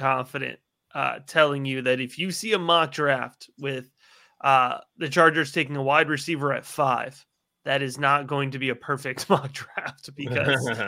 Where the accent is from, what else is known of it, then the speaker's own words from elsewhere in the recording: Connecticut, United States; also born or lived in Baltimore; I grew up on the New York side of Connecticut. So grew up a Giants fan.